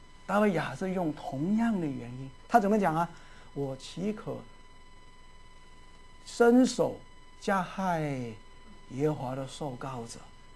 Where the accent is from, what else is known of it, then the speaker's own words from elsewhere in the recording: Guangdong, China; 国语没有这一句话，只是我们广东人才有啊